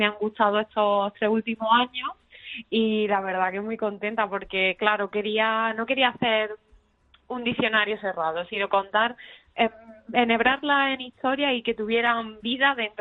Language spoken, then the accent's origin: Spanish; Córdoba, Andalusia, Spain; born there; Pues yo nací en Córdoba, pero toda mi familia, bueno, en mi pueblo, toda mi familia, tanto materna como paterna, que es donde estoy justo ahora, es un pueblo de la Sierra Norte de Sevilla que se llama Las Navas de la Concepción.